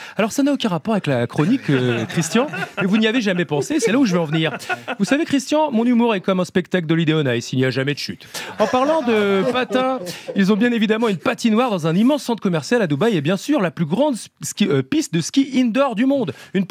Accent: Paris, Île-de-France, France; born there; Je suis né à Paris, mais je me sens plus guérétois que dubaïote.

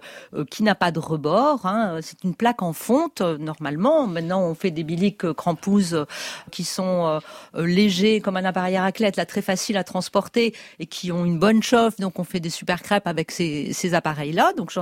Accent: Brittany, France; Chez nous, en Bretagne, on aime bien le lardiguel.

